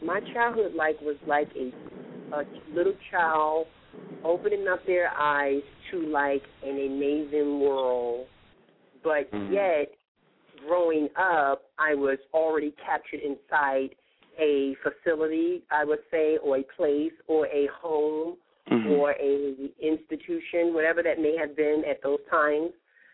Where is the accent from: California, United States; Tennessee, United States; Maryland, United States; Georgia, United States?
Maryland, United States; Baltimore; also born or lived in Washington, D.C., United States; I am from Washington, D.C., and I was raised in Baltimore.